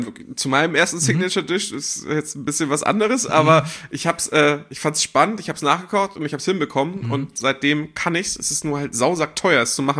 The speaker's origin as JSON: {"language": "German", "town": "Börnsen", "region": "Schleswig-Holstein", "country": "Germany", "said": "Ich komme aus der Gegend, da gab es eine Stadt, die hieß Börnsen."}